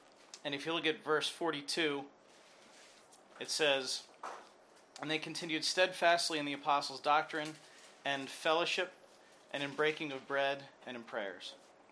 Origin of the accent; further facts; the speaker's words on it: Pennsylvania, United States; You know, but Jay's from Brooklyn. I'm from Pennsylvania.